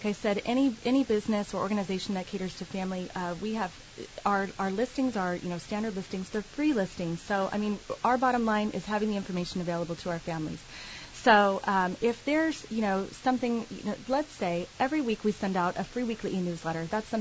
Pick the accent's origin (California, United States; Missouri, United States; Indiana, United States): California, United States; I'm from Northern California.